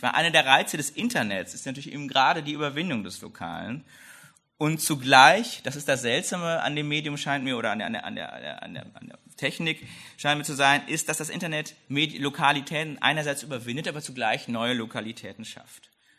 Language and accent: German; Bochum, North Rhine-Westphalia, Germany; wie meine Heimatstädte, ich komme aus Bochum